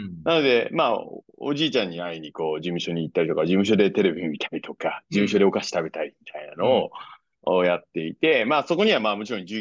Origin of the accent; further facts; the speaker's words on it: Kagawa, Japan; 田舎で言うと、香川県出身なんですけど、